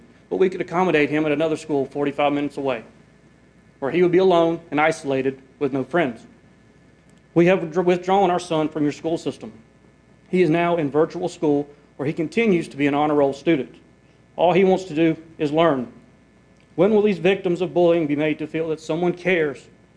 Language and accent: English; Simpsonville, South Carolina, United States; I'm from Simpsonville.